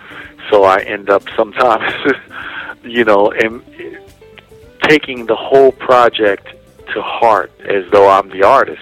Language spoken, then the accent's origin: English; Philadelphia, Pennsylvania, United States; You know, growing up in Philly, man, we had such a great, great period of time musically